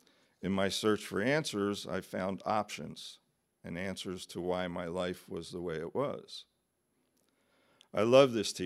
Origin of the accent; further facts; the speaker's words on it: Philadelphia, Pennsylvania, United States; So my background is I was born and raised Jewish back in Philadelphia. I was bar mitzvahed. I went all the way through Hebrew high school.